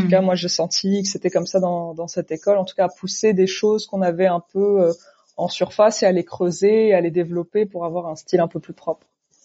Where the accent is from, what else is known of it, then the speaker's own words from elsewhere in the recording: Morocco; now in France; je suis née, j'ai grandi au Maroc.